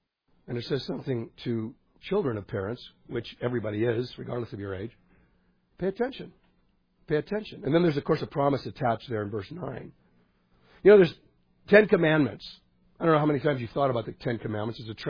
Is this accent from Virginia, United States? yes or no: no; Burbank, California, United States; born there; Someone asked me today, Where are you from? Where were you born? I said, I was in Burbank.